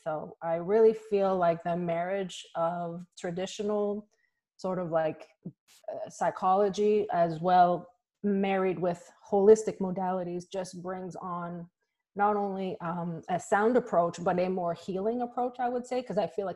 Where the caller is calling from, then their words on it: Massachusetts, United States; Today I'm in Massachusetts, kind of in the middle of Massachusetts, about 40 minutes west of Boston.